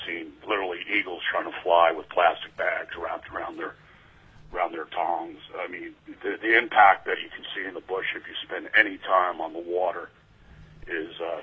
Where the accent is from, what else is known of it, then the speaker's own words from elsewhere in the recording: Chugiak, Alaska, United States; I'm from Chugiak, Alaska. I've been a fishing and hunting guide in Alaska since the early 80s.